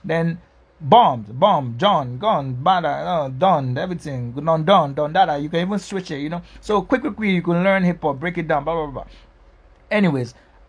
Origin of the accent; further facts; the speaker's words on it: England, United Kingdom; moved away as an adult; I grew up sort of in England, you know? Then I came here when I was like 23, 24.